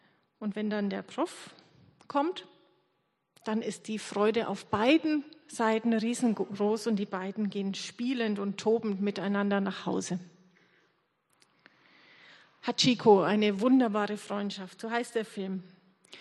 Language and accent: German; Neidhardswinden, Bavaria, Germany; Ich bin 45 Jahre alt und ich komme aus Mittelfranken in der Nähe von Nürnberg bei Erlangen, aus einem kleinen Dorf mit 200 Einwohnern. Neidhartswinden heißt es, mitten in der Bamba.